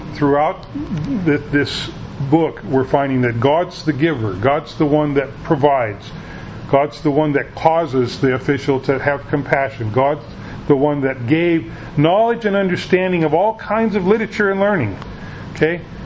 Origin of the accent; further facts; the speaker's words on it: United States; Now, I can be real proud about being an American, and yet I didn't have anything to do with that.